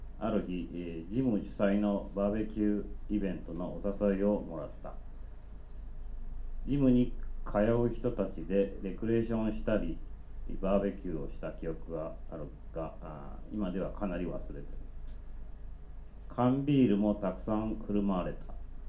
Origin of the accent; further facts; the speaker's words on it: Yokohama, Kanagawa, Japan; 横浜から来ました